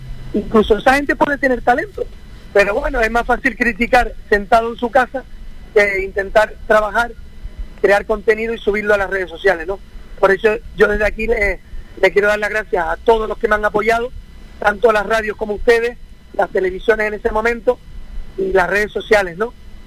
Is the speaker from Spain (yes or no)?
yes; Canary Islands, Spain; los más seguidores que tengo son aquí en Canarias, en la península, que le doy las gracias porque yo puedo decir que he sido profeta en mi tierra